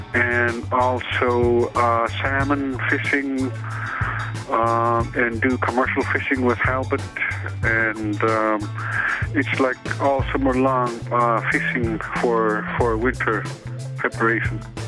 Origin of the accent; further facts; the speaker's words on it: Newtok, Alaska, United States; I'm from Newtok, Alaska. It's a small village, population of 370. Still living remotely, and we still speak our language in Yupik and still doing a subsistence lifestyle.